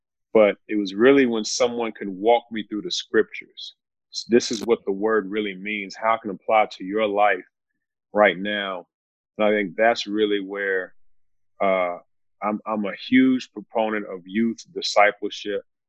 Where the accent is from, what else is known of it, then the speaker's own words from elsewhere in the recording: Louisville, Kentucky, United States; But growing up in Louisville, you know, it's kind of a cultural thing where faith is just kind of, it was kind of part of our pattern.